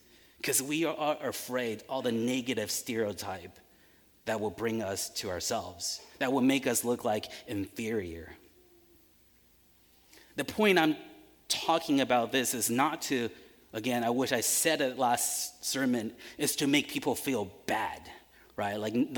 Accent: Taiwan; also born or lived in Washington, D.C. / Midwest; now in United States; You know, I grew up in Taiwan, moved to D.C., live in the Midwest for a long time.

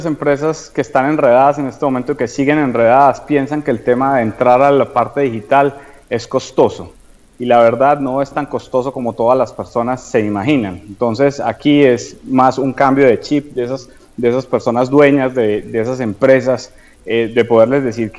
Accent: Colombia; cosa que no habíamos nosotros como colombianos he podido arrancar desde hace muchísimos años

